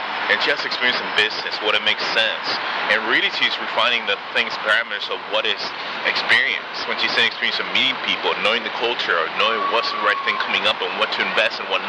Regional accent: Santiago, Santiago Metropolitan Region, Chile; Yes, I'm from Santiago.

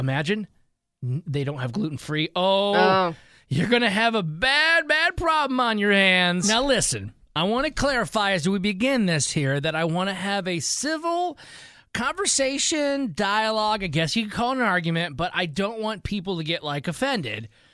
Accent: Michigan, United States; I grew up in Michigan, and I met my wife when I lived on the west side of that state.

